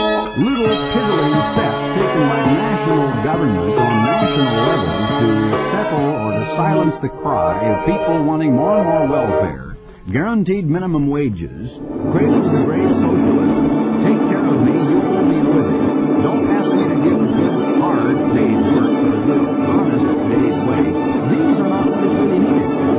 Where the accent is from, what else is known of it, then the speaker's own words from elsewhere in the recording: United States; born there; When I was born in the United States, the population was 100 million.